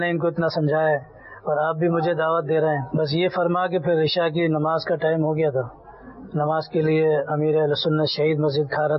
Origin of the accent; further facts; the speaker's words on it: Sukkur, Sindh, Pakistan; میرا تعلق سکھر سے ہے.